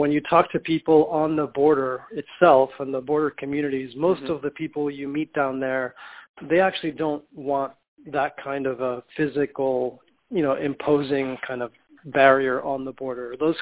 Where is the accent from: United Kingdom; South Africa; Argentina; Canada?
Argentina; now in United States; I myself am an immigrant. You know, I'm a naturalized citizen. I'm originally from Argentina.